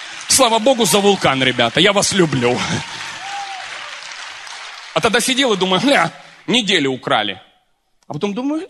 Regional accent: Zaporizhzhia, Zaporizhzhia Oblast, Ukraine; born there; я хохол. Вы знаете, ну не кинешь ты хохла, я родился в Запорожье, я знаю Запорожскую сич

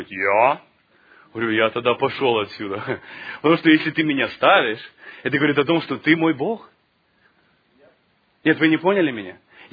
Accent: Ukraine; я сам с Украины, все нормально.

